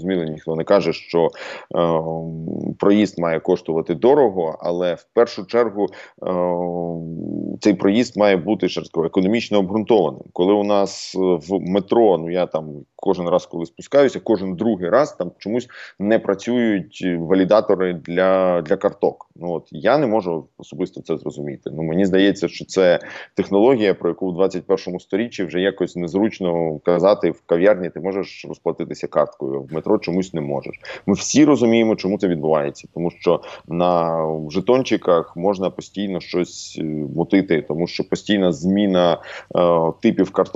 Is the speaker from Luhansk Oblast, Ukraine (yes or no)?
no; Kyiv, Ukraine; Я сам з Троєщини